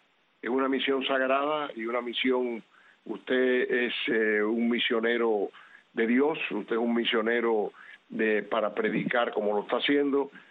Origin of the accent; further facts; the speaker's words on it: Cuba; born there; moved away as an adult; Yo estuve en Cuba, nací en Cuba y como es natural, hoy estoy cargado de años, pero en aquella época era joven y estaba en mis 30 años